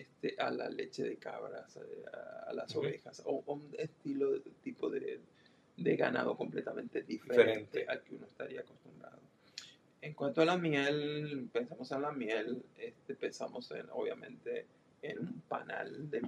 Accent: Pampas, Argentina; yo vengo de Las Pampas, de Argentina, el campo.

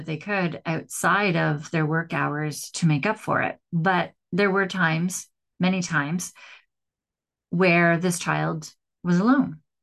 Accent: Regina, Saskatchewan, Canada; born there; I was born in Saskatchewan, in a province in Regina, in Canada, which is kind of the west, the prairies of Canada.

